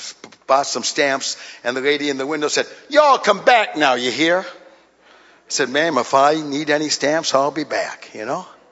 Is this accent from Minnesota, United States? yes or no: yes; Duluth, Minnesota, United States; born there; Now, I was born in Duluth, Minnesota.